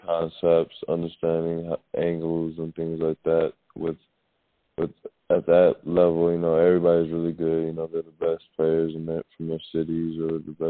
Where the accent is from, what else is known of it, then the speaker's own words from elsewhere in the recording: Atlanta, Georgia, United States; whether it's the NBA city that I'm in or, you know, my hometown, Atlanta.